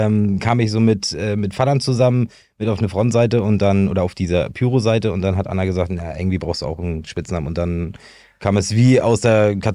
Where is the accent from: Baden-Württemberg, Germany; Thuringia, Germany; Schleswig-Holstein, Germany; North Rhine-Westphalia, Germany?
Schleswig-Holstein, Germany; Sülfeld; Ich bin Hamburger, genau, und in Sülfeld aufgewachsen. Das ist, ja, sag ich mal, zwischen Hamburg und Bad Segeberg.